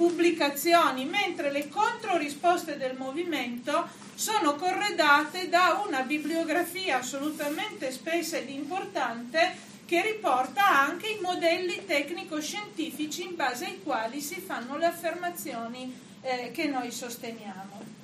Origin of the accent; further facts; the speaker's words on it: Piedmont, Italy; non siamo della Val di Susa, siamo della Val Sangone, che è l'altra valle meno nota